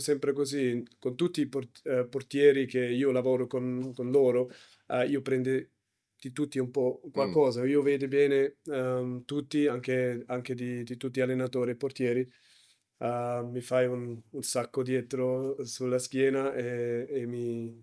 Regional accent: Switzerland; Italian is a second language; D'essere numero uno per il mio paese, per la Svizzera, era un grande momento.

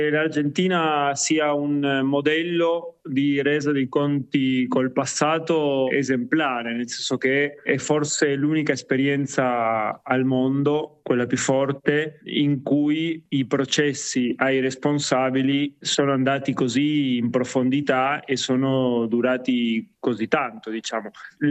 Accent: Turin, Piedmont, Italy; born there; Io sono nato in Italia, a Torino, più precisamente nel 78, perché i miei genitori sono riusciti a scappare dalla dittatura, sono arrivati in Italia

